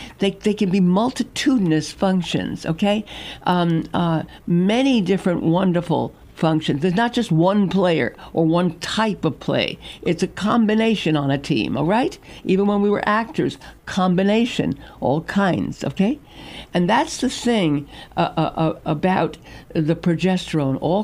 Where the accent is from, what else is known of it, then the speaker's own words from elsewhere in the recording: Brooklyn, New York, United States; I was raised in Brooklyn, the Brooklyn Dodgers.